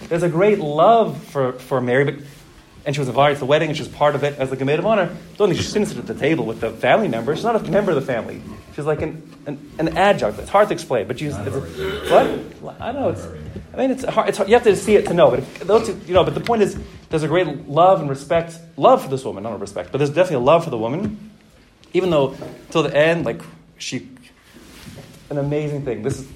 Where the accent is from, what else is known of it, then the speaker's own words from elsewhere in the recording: South Africa; I'm a South African, born in South Africa, so I've seen it firsthand.